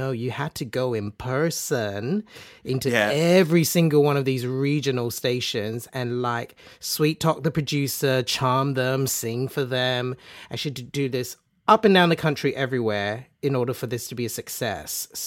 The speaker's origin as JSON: {"language": "English", "country": "Malaysia", "tie": "born or raised there", "said": "as a kid growing up in Malaysia"}